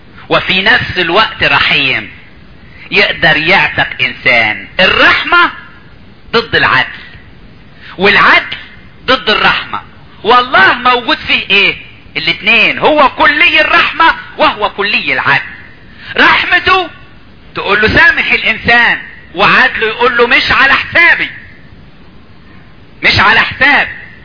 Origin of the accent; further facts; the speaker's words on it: Upper Egypt, Egypt; عندنا في الصعيد يقولك العيلتين بينهم ايه؟ بينهم دم